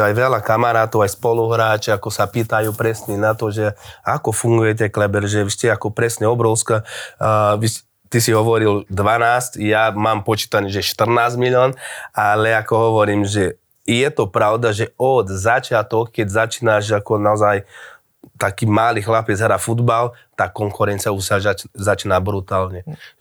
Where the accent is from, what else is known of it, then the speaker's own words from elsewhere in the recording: São Paulo, Brazil; Slovak is a second language; Som sa narodil v São Paula, tam som začal hrať futbal.